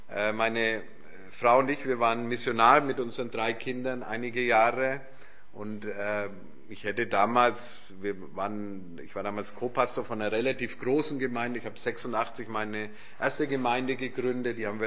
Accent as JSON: {"language": "German", "town": "Nuremberg", "region": "Bavaria", "country": "Germany", "tie": "born or raised there", "said": "ich bin aufgewachsen in Nürnberg, das war gar nicht so weit weg von der Grenze, ihr seid hier noch ein bisschen näher, ja, also damals DDR, BRD, aber wir hatten auch Verwandte, gar nicht so weit von hier eigentlich, auf der anderen Seite"}